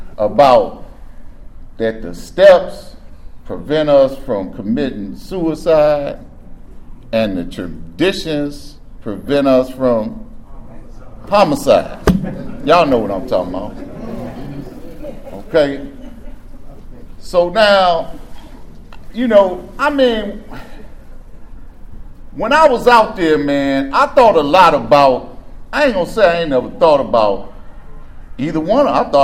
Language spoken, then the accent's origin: English; Chicago, Illinois, United States; also born or lived in Fort Washington, Maryland; I'm from Chicago originally. Moved to D.C. in 94, moved to Maryland, I'm sorry, Fort Washington, Maryland in 94. I lived here from 94 to 04.